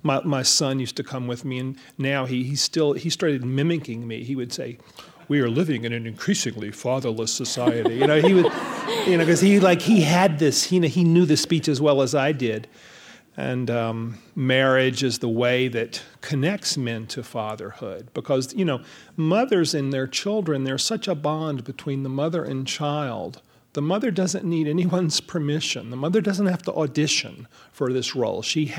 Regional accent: the South, United States; I was born in 1955, you know, so the big thing for me was the civil rights movement, you know, growing up in the South.

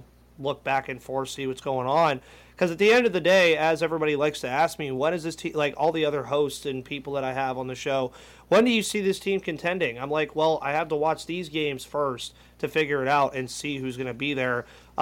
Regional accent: Georgia, United States; also born or lived in Pittsburgh, United States; Because growing up down here, because I grew up in Georgia. I was born in Pittsburgh, but I grew up down here.

